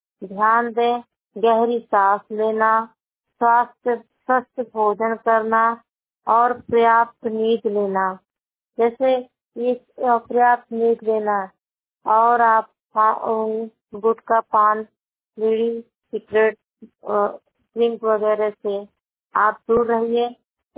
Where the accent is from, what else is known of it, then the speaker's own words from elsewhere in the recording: Uttar Pradesh, India; मैं आपको बताना चाहती हूँ, मेरा जिला संत कबीरनगर है। मेरी उम्र है 32 साल।